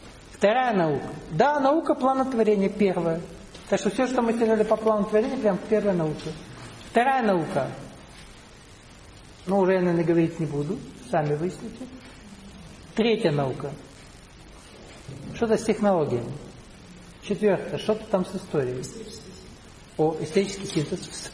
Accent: Kabardino-Balkaria, Russia; я вырос в Кабардино-Балкарии, там 3 языка. Русский, кабардинский, балкарский.

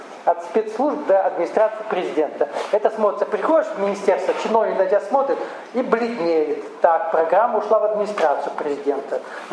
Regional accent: North Caucasus, Russia; Я сам вырос в Кавказской республике, где жил 3 нации базовых. Включая русскую. Совершенно разными видами языков.

